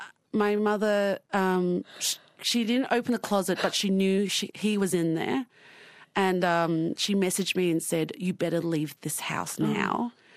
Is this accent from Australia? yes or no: yes; Australia; I better prove to everyone that we are Australian, and that and Vietnamese culture isn't cool.